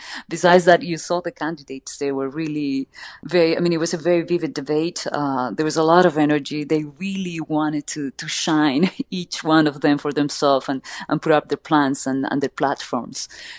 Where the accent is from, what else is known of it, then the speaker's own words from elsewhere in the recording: Peru; English is a second language; I am from Peru. I was born in Peru, so I am very close to the Amazon jungle and to nature, basically.